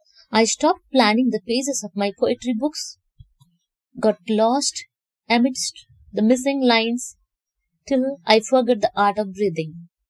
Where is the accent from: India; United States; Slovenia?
India; from India.